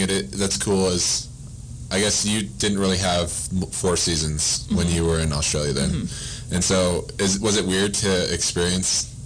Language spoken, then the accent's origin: English; Idaho, United States; The funny thing is, I'm actually from Idaho, which is just north. Yep. And it's actually colder in my hometown than it ever is here.